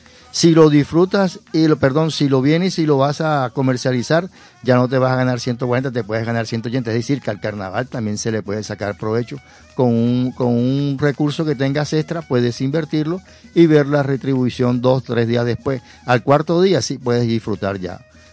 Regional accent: Barranquilla, Atlántico, Colombia; Entonces nosotros tenemos, como buenos barranquilleros, ser equilibrados al momento de desbordarnos en los gastos

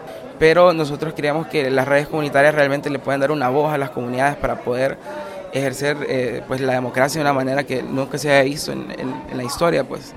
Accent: Honduras; yo soy de Honduras y trabajo en una organización

